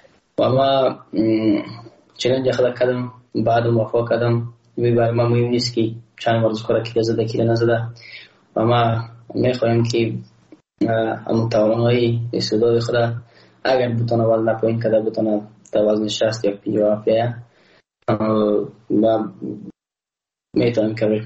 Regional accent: Afghanistan; ما یک افغان هستم

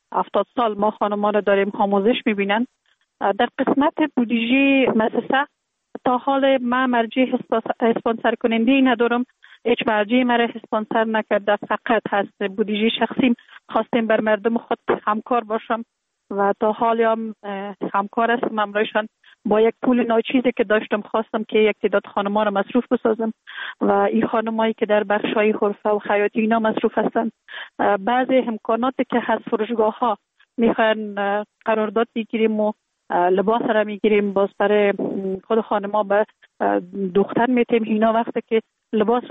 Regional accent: Kabul, Afghanistan; born there; در کابل زندگی میکنم. در کابل متولد شدیم در سال 1363 در یک خانه وادی روشن فکر، خانواده که از جمله خانواده های اهل معارف کشور بودن متولد شدیم

